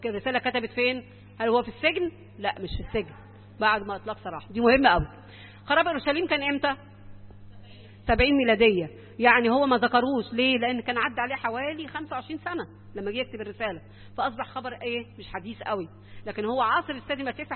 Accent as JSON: {"language": "Arabic", "town": "Alexandria", "region": "Alexandria Governorate", "country": "Egypt", "said": "واتعمل له كنيسه عندنا في اسكندريه، ليه كنيسه معروفه جدا عندنا"}